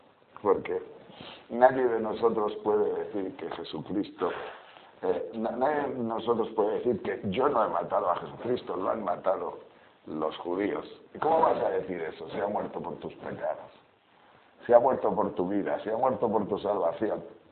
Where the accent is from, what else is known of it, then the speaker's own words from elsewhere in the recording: Sahagún, Castile and León, Spain; Yo cuando era pequeño, yo estaba en Sahagún de Campos allá, por los años 1940 y pocos